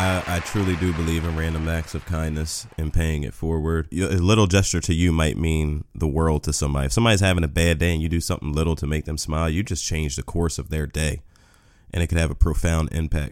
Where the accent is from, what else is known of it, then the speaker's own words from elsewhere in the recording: New Jersey, United States; All right. My home state. Shout out to New Jersey.